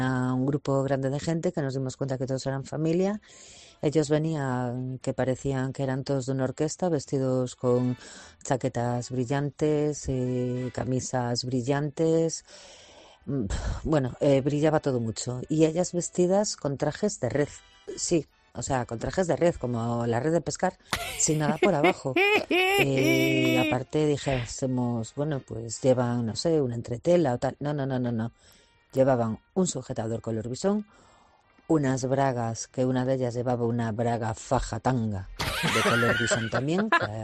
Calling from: Vigo, Galicia, Spain; de Vigo y nada

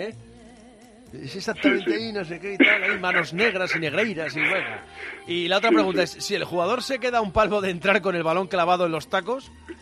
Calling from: Getafe, Community of Madrid, Spain; de Getafe.

